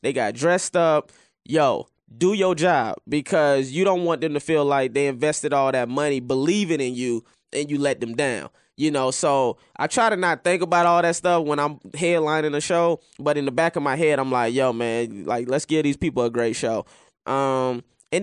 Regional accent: St. Petersburg, Florida, United States; now in Los Angeles, United States; I've been in L.A. 9 years, almost 10 years, and I still consider Atlanta my second home. I'm originally from St. Petersburg, Florida.

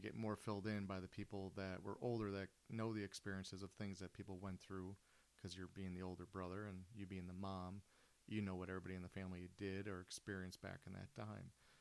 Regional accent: Milwaukee, Wisconsin, United States; I'm 47, and I'm from Milwaukee, Wisconsin, and I've been coming up to Holiday Acres since 1972 with my family and friends.

